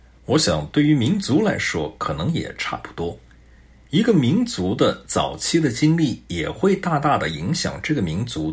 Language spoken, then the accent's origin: Chinese; Canada; Chinese is a second language; 我是加拿大人，在加拿大我们有一句谚语